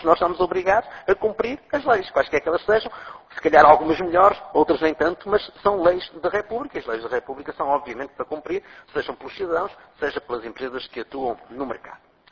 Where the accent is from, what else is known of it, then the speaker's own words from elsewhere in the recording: Portugal; ter a nossa autoestima enquanto portugueses em alta